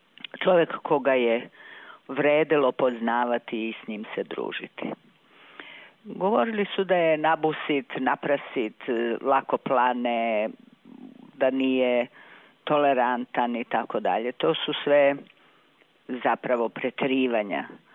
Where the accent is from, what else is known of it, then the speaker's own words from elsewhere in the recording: Vojvodina, Serbia; ja sam došla iz Vojvodine